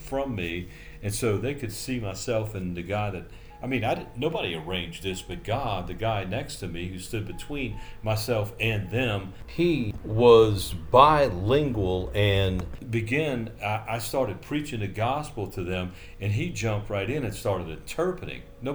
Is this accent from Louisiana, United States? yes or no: yes; New Orleans, Louisiana, United States; moved away; I'm from New Orleans. I didn't get saved till I moved away from there. And then I've been back there.